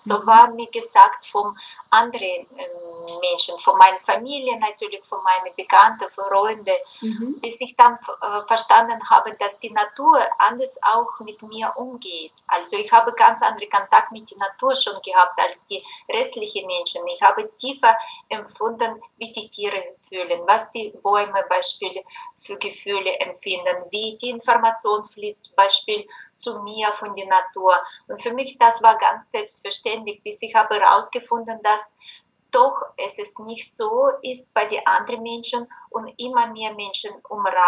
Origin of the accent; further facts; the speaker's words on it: Russia; German is a second language; ich komme aus Russland.